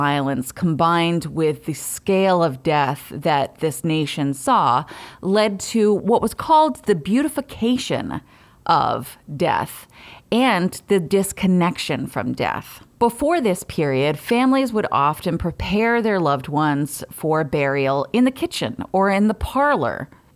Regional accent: New England, United States; I'm from New England.

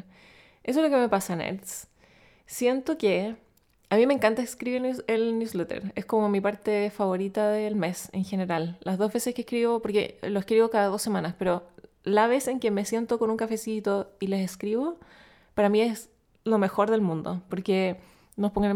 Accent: Chile; Por si no lo saben, soy chilena, hablo en español la mayor parte del tiempo.

